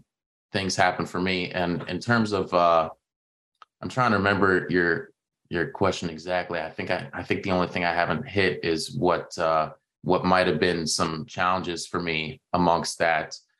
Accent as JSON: {"language": "English", "town": "Toronto", "region": "Ontario", "country": "Canada", "tie": "born or raised there", "said": "listening to classical 96.3 FM all the time growing up in the Toronto area."}